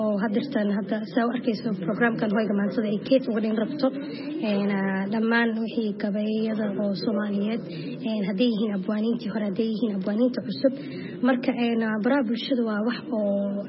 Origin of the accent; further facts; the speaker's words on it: Toronto, Ontario, Canada; Walaal waxaan ka imaaday Kanada, qaasatan magaalada Toronto. Waa meeshaan ku qashay, ku soo koray, iskool iyo jaamacadna ku soo dhigtay.